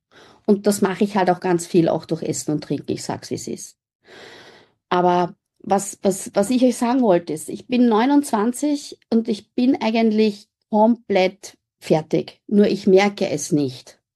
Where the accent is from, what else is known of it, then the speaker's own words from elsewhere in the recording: Lower Austria, Austria; Ich bin jetzt 50. Bin aus Niederösterreich